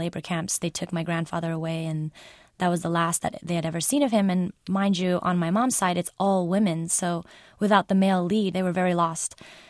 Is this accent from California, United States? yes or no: yes; San Jose, California, United States; Especially growing up in America, I've always felt like I don't belong in some sense. I do belong, but even within living in an immigrant community, there are not that many Cambodians within San Jose.